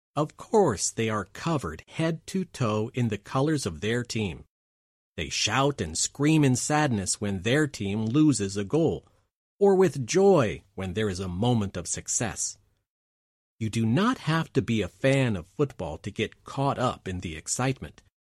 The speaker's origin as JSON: {"language": "English", "town": "Coventry", "region": "West Midlands", "country": "United Kingdom", "said": "from Coventry, England."}